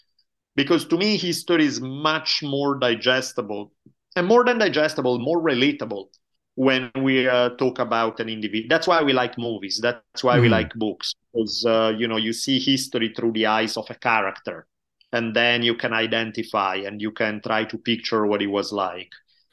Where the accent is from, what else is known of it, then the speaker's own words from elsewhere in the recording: Italy; English is a second language; moved away as an adult; now in United States; So I grew up in Italy until I was 18 years old. Moved to US back in 92 now. So it's been forever that I'm in US, but my accent never goes away.